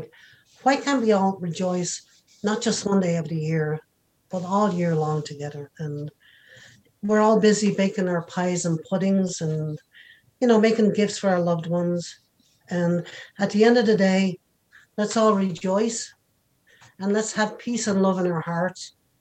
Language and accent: English; Ireland; growing up in Ireland, we had no television. I hate to age myself, but growing up in Ireland, we had no television.